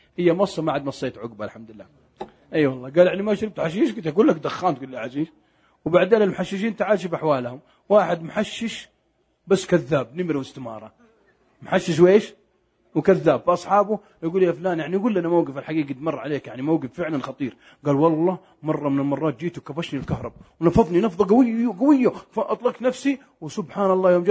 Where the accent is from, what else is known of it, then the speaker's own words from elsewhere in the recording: Al-Qassim, Saudi Arabia; لا عندنا في القصيم ما نسميه ورع